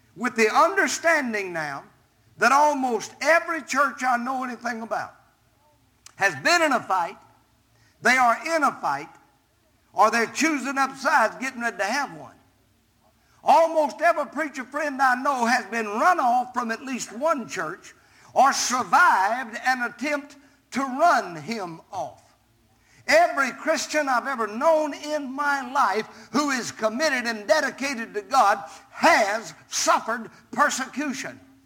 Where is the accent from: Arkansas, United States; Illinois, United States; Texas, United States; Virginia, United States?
Arkansas, United States; And I grew up in South Arkansas where you had to grow anything, you had nothing to eat.